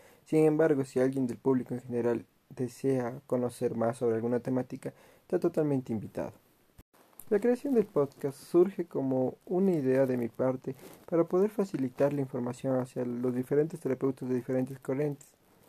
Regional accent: Ecuador; Soy de Ecuador y soy psicólogo clínico.

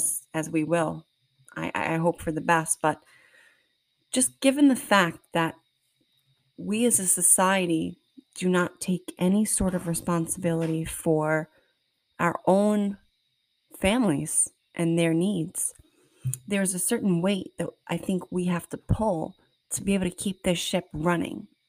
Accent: Queens, New York, United States; You know, for me, I grew up in Queens. I didn't grow up on a farm.

